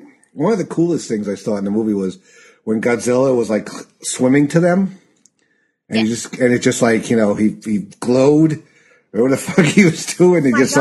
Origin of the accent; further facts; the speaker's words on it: New York, United States; now in Connecticut, United States; Well, I say New York. I've lived in Connecticut for 19 years almost.